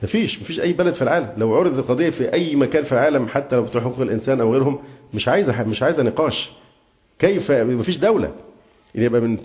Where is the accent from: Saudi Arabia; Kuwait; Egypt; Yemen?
Egypt; ده حق حقنا باعتبارنا مصريين، ولنا حق المواطنة